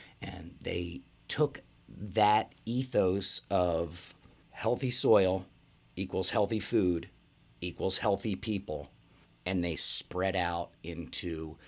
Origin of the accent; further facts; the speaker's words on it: United States; accent: American; somebody heard my American accent and tapped me on the shoulder and asked where I was from.